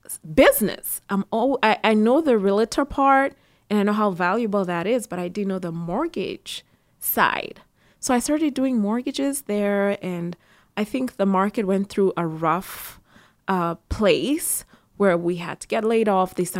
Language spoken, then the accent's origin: English; Nairobi, Kenya; Well, my dad is a realtor in Kenya. I'm from Kenya, Nairobi.